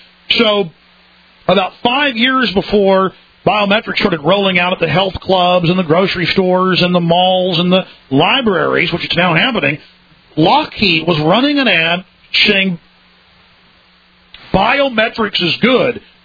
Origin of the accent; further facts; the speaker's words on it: Dallas, Texas, United States; People dress their 10-year-old daughters like streetwalkers that I saw growing up in Dallas.